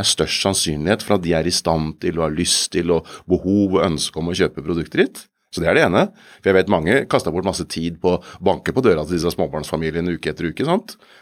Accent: Kongsberg, Buskerud, Norway; Jeg kom fra Kongsberg

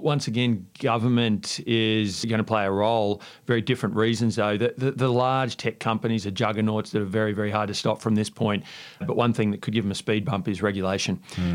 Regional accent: Queensland, Australia; I grew up in Queensland.

